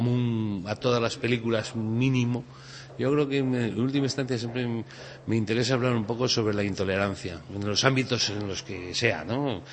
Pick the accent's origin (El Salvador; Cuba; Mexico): El Salvador; born there; Yo soy nacido en Centroamérica, en El Salvador, de familia vasca, pero yo conocía muy poco Euskadi.